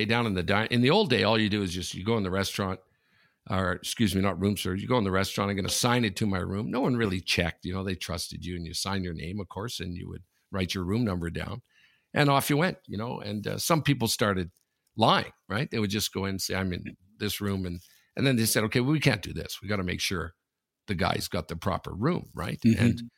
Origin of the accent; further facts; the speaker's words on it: Sudbury, Ontario, Canada; And Ronnie's from my hometown, from Sudbury.